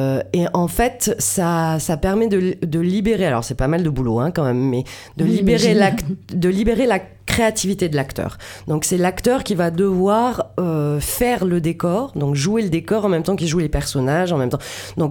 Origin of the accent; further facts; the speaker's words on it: Marseille, Provence-Alpes-Côte d'Azur, France; Et moi, je suis, en tant que Marseillaise